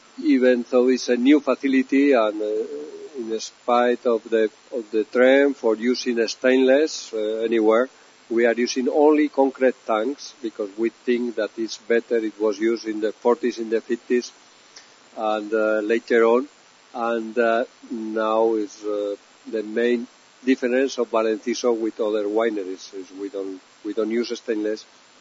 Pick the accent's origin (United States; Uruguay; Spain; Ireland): Spain; La Rioja; English is a second language; I am from Rioja